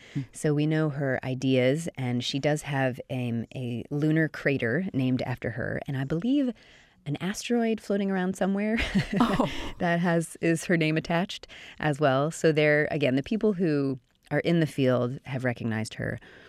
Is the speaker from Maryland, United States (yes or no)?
no; Decatur, Georgia, United States; I grew up in Decatur, Georgia, went to Decatur High School and Emory University. So I have deep, deep roots in Atlanta.